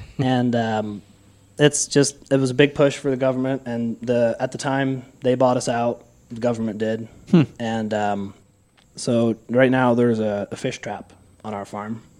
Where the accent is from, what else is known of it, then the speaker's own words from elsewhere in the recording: Netherlands; I grew up in the Netherlands in 96, so I'm 24. And I grew up on a small dairy farm.